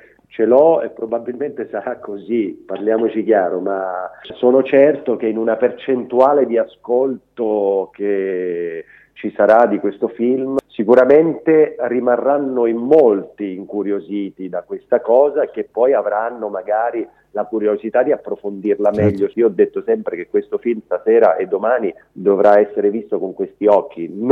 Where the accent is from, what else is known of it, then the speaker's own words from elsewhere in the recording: Augusta, Sicily, Italy; vale per il petrolchimico del mio paese, Augusta, vale per Piombino